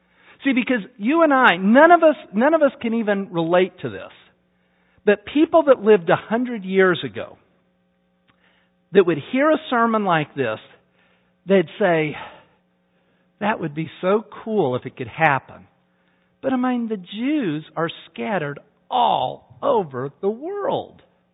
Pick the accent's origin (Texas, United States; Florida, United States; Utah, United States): Utah, United States; moved away; I know Mormon history because I was raised in Utah.